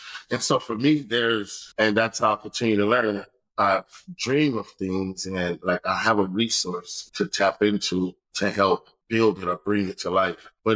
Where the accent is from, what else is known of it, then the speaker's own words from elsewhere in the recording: California, United States; I do California Soul food, and then my book is California Soul because I'm born and raised in California. So this is where my soul is at.